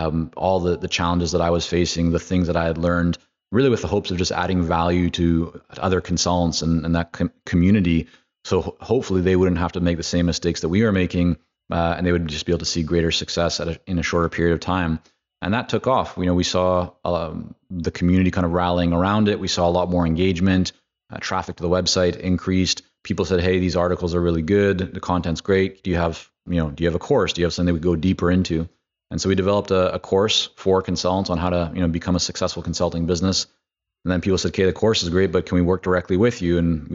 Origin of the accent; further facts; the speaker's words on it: Vancouver, British Columbia, Canada; English is a second language; also born or lived in Toronto, Canada / Israel; Came back to Canada next to Vancouver, where I didn't speak English.